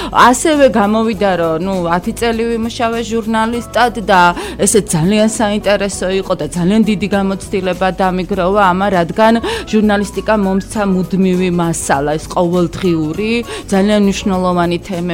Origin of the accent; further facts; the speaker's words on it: Kutaisi, Imereti, Georgia; ქალაქი მაშინ ეს ქუთაისი სადაც მე ვიზრდებოდი იყო ესეთი მოკეთან